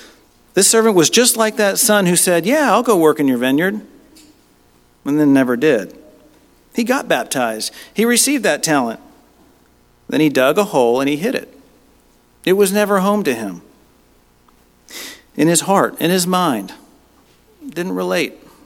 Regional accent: Texas, United States; And I really used to strongly identify as a Texan, even though I didn't wear boots.

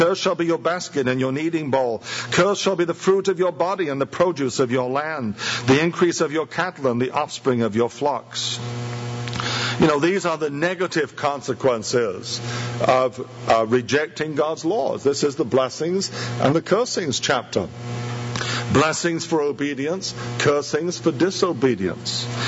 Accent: England, United Kingdom; I grew up in England. But on Sunday in England, there was no entertainment on television

